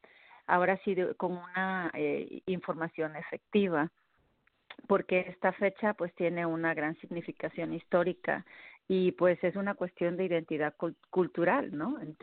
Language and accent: Spanish; Mexico; now in United States; quienes somos mexicanos y vivimos aquí en Estados Unidos